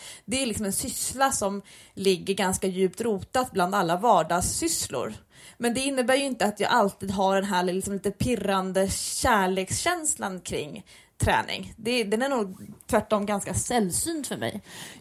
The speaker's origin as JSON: {"language": "Swedish", "country": "Sweden", "lives_now": "New York, United States", "said": "Alltså gud, som svensk, att det kommer ljus på kinderna, det är ju sån kick."}